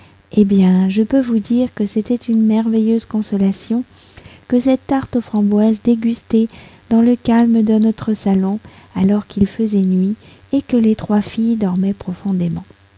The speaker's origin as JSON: {"language": "French", "country": "France", "said": "je suis française, j'habite près de Paris"}